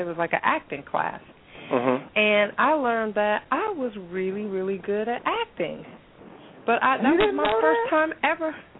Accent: Southern US, United States; accent: deep southern; southern accent. I have deep southern accent.

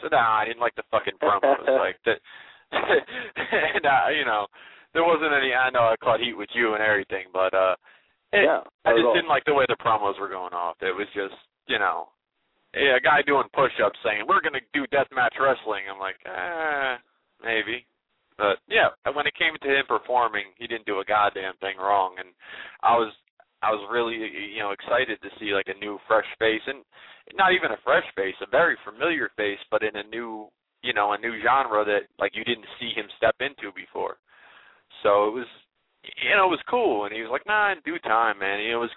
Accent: New Jersey, United States; Yeah, I'm from Jersey, though.

